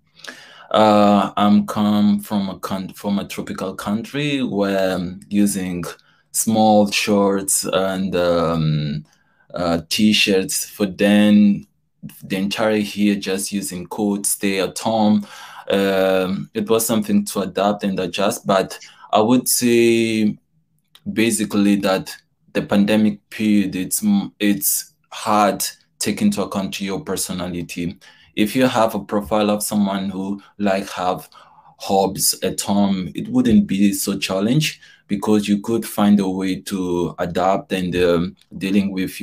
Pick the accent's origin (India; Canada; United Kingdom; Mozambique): Mozambique; English is a second language; I'm from Mozambique